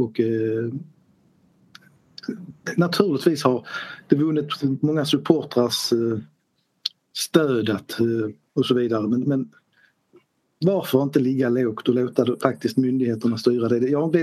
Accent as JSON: {"language": "Swedish", "region": "Skåne", "country": "Sweden", "said": "Vi är skåningar, vet vi."}